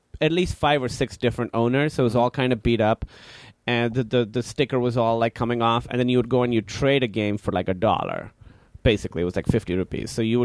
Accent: Karachi, Sindh, Pakistan; Pakistan, Karachi.

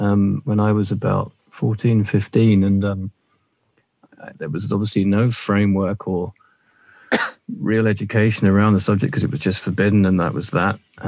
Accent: London, United Kingdom; born there; So, I was born in South London to a a loving middle-class family

